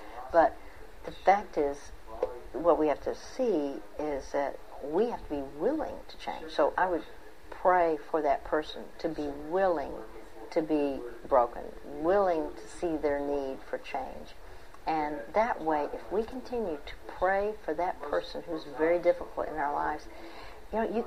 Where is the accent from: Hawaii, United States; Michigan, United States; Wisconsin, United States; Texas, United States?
Texas, United States; Dallas; Typically, it's I'm from Dallas. Dallas time or central zone is 11 p.m. to 1 a.m.